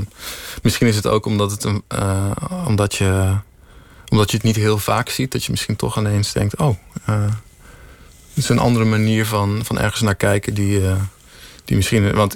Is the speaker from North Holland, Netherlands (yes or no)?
no; Genemuiden, Overijssel, Netherlands; ik kom inderdaad uit Genemuiden. En dat is, dat is wel een streng gelovig stadje.